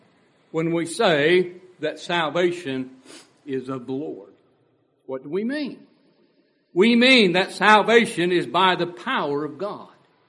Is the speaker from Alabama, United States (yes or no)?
no; Gooding, Idaho, United States; now in Kentucky, United States; Oftentimes when people ask me, "Where are you from?" I tell them, "I'm from Gooding, Idaho." "What are you doing in Kentucky? How'd you get here?"